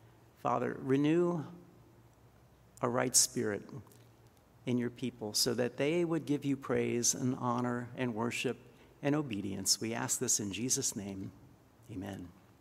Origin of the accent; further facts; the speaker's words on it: Pennsylvania, United States; Now, when I think of wilderness, I think of where I grew up in Pennsylvania, and I'm thinking of trees, and I'm thinking of forest.